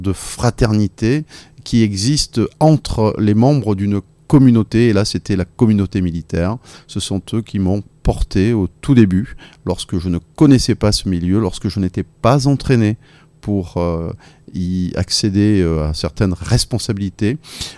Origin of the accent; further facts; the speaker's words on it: Marseille, Provence-Alpes-Côte d'Azur, France; la rivière de notre enfance, c'est toute mon enfance ici, à Marseille